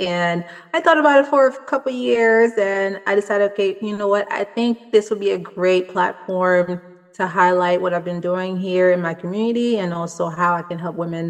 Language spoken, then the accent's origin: English; Haiti; now in United States; I was born and raised in Haiti, but I've been here for almost 20 years now. And I could say I'm an American at this point.